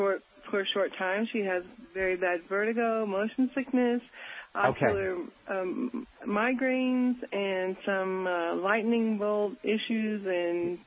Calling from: Denver, Colorado, United States; I'm calling from Denver.

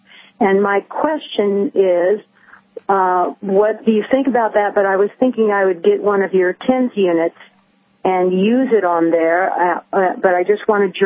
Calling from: Iowa, United States; I'm calling from Iowa, and it's another perfect spring day.

